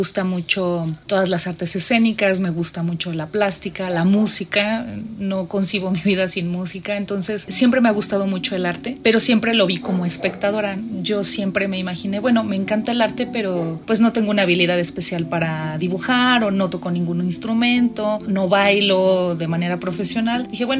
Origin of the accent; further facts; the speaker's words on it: León, Guanajuato, Mexico; Yo hablo francés, yo soy de León, porque estábamos grabando en León. Hablo francés, soy de León